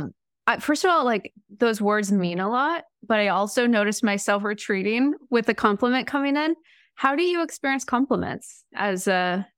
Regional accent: Midwest, United States; I grew up in the Midwest.

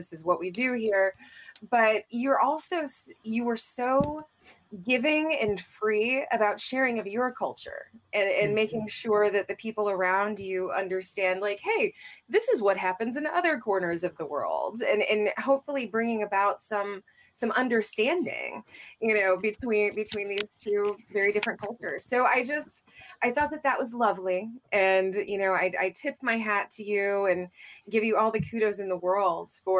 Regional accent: St. Louis, Missouri, United States; You know, I'm originally from St. Louis, and I fell in love with the city.

